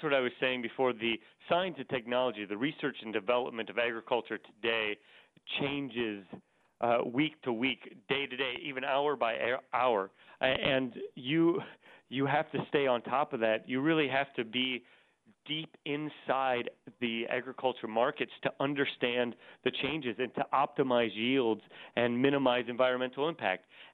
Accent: Mount Carmel, Iowa, United States; Well, heck, I grew up in Mount Carmel, Iowa, which is a town of 101 people and 26 pets.

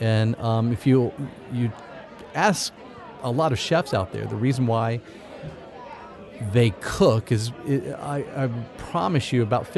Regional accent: Bayou Liberty, Louisiana, United States; And for me, it was growing up on Bayou Liberty, and it was speckled trout and croaker or redfish, and I'd bring the redfish home.

